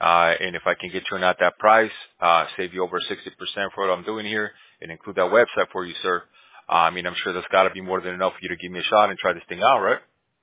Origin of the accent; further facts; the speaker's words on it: Bolivia; I mean, I speak Spanish too. I'm from Bolivia.